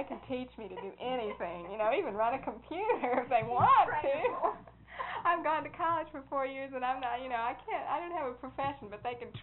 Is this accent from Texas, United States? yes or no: no; Florida, United States; I said, well, you know, I'm from Florida, and I think it's kind of cold.